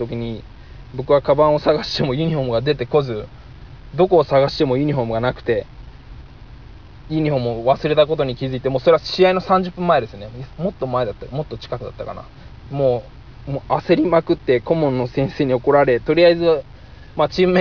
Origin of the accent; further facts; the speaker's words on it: Hokuriku, Japan; 北陸なんでしょって言って、1対1しようよって言ってきて、僕もちょっとバスケは地元では上手だと思ってたんですけど